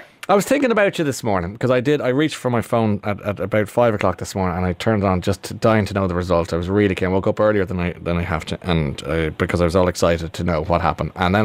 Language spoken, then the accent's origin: English; Ireland; remain a distinctive country with a distinctive culture and a distinctive bunch of people who we as Irish people love.